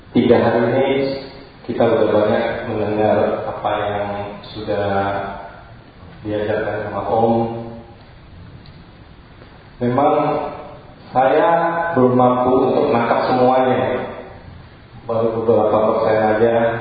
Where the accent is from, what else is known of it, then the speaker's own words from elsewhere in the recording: Jakarta, Indonesia; Saya dari Jakarta.